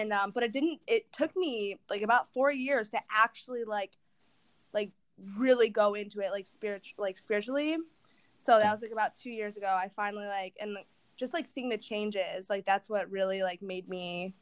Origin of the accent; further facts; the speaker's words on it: Detroit, Michigan, United States; now in Los Angeles, United States; Okay, so I am from Detroit, like he already mentioned.